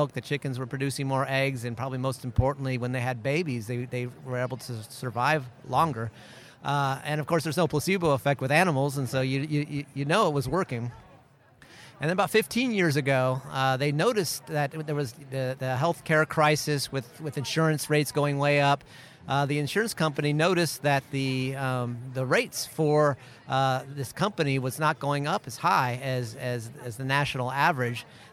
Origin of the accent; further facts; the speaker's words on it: Iowa, United States; also born or lived in New York City; I grew up in Iowa and I left. I got my PhD in New York City, went to a biotech in the Research Triangle Park. Yeah. And I decided I needed to come back to Iowa.